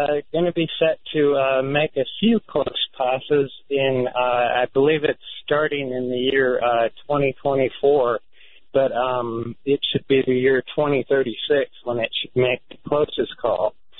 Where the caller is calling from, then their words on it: North Carolina, United States; I'm calling from North Carolina